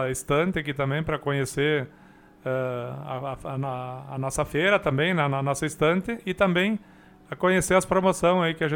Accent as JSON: {"language": "Portuguese", "town": "Tuparendi", "region": "Rio Grande do Sul", "country": "Brazil", "tie": "born or raised there", "said": "como eu sou natural aqui de Tuparendi também"}